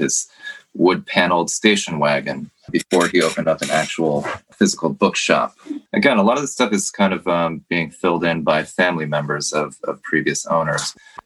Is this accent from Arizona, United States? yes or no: no; New Jersey, United States; I grew up in New Jersey, but my grandparents moved to Vermont back in, they bought some land and built a house back in the late 70s and early 80s.